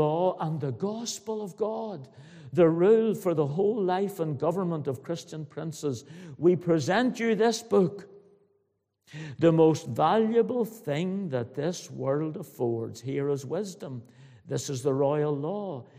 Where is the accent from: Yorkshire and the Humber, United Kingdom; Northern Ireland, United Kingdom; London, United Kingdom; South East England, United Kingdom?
Northern Ireland, United Kingdom; Belfast; I come from Belfast, not a County Armagh person